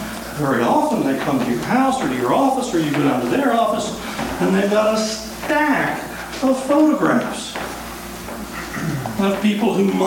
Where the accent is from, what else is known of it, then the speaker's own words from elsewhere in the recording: the South, United States; I'm from the South, where they have a long tradition of storytelling and perhaps of slightly stretching the truth in the story to make it sound better.